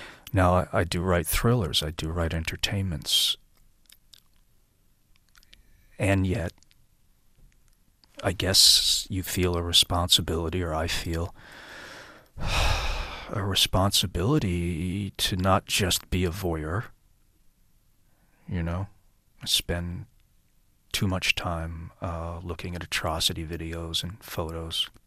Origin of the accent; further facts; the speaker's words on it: United States; let's face it, I'm an American.